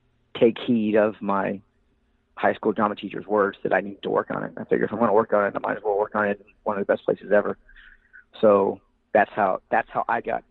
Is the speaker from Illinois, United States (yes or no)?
no; Evansville, Indiana, United States; And they got to me and I said, oh, I'm from Evansville.